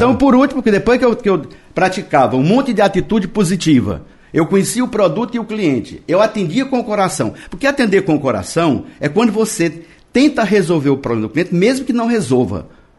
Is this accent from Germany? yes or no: no; Poço Dantas, Paraíba, Brazil; born there; Poço Dantas, na Paraíba, que foi a cidade onde eu nasci há quase 50 anos, 60 anos.